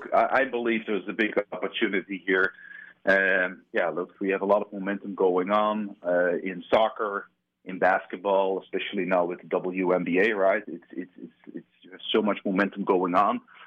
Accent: Netherlands; born and raised in the Netherlands, as I mentioned, an entrepreneur, built a couple businesses

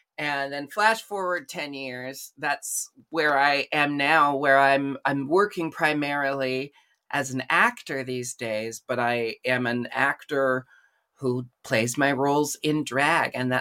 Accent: Portland, Oregon, United States; Well, I grew up in Portland, Oregon, which is where I live once more. That's where I am right now.

